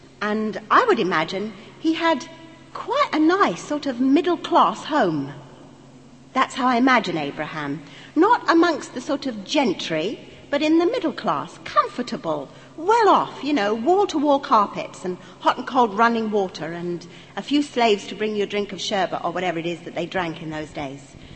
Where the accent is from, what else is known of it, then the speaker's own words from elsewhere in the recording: London, United Kingdom; In my language, because I'm an East Ender, you see. You might need to say it with another accent, but I come from the East End of London.